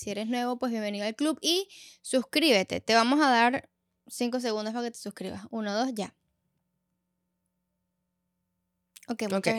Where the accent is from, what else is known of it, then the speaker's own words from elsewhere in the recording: Venezuela; yo me he dado cuenta lo exagerados que somos los venezolanos